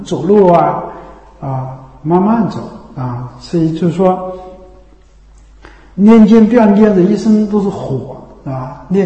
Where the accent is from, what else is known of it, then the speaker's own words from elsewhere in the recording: China; 从我们中国人的骨子里面的教育，就是要突出你自己。